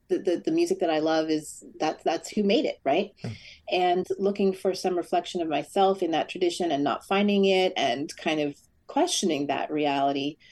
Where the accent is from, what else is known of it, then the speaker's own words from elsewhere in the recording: California, United States; also born or lived in Europe; So just very briefly, I grew up in California, but then I'd spent my formative years in Europe. So I came back to the States